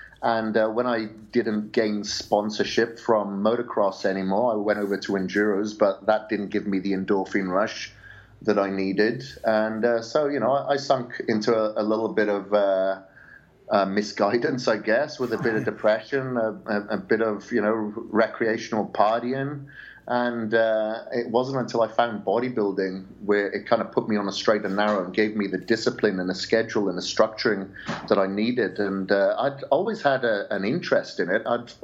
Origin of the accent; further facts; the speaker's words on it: Wales, United Kingdom; And I still think of myself as that farm boy growing up in Wales, to be honest with you.